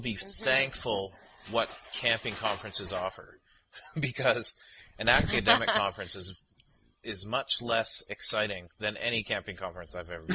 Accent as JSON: {"language": "English", "region": "Ontario", "country": "Canada", "said": "And then he said, oh, well, where are you from in BC? And I said, no, I'm actually from Ontario."}